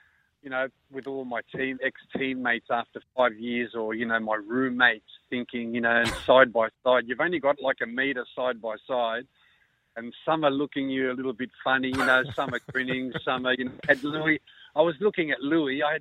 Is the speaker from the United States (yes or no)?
no; Australia; I said, oh, tell him, I don't care, I'm an Aussie, I'll be fine, don't worry.